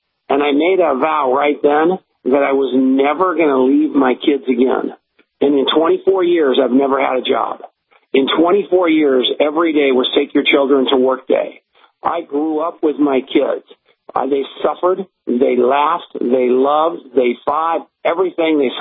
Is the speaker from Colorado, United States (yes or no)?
yes; Colorado, United States; I just want to talk about what's going on here in my home state of Colorado.